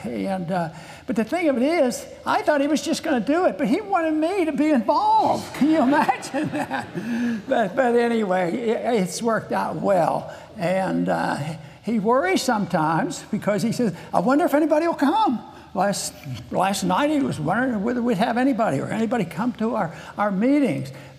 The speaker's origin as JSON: {"language": "English", "town": "Green Tree", "region": "Pennsylvania", "country": "United States", "tie": "born or raised there", "said": "we were raised in Greentree"}